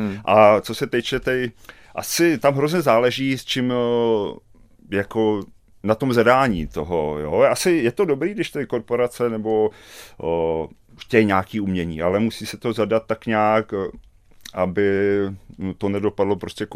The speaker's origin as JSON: {"language": "Czech", "town": "Borová", "region": "Pardubice Region", "country": "Czechia", "tie": "born or raised there", "said": "já jsem vyrůstal vlastně na statku Borova u Poličky na samotě"}